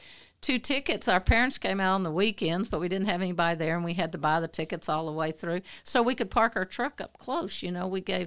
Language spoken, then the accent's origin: English; the South, United States; And, of course, I was from the South and was a women's director, and that would have been in 1975.